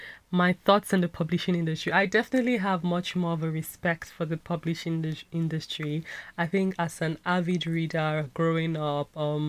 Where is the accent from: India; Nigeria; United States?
Nigeria; I am a Nigerian writer and photographer with a penchant for storytelling and wanderlust.